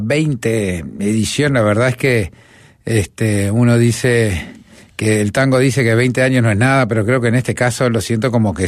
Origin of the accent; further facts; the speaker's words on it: Uruguay; somos los uruguayos